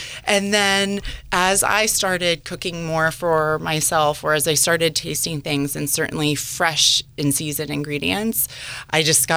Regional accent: Redwood City, California, United States; I am. I'm from Redwood City. Mm-hmm. But all of my family, you know, came to San Francisco, grew up in San Francisco, and then eventually they left for sunnier weather.

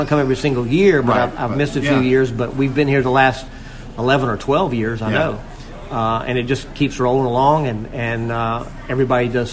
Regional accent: the Carolinas, United States; now in Hilton Head Island, United States; I live at Hilton Head Island, South Carolina. I grew up in the Carolinas.

